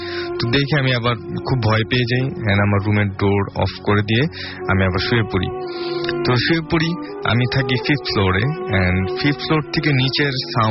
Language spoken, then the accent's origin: Bangla; Dhaka, Dhaka Division, Bangladesh; আমি ধানমন্ডি থেকে এসেছি।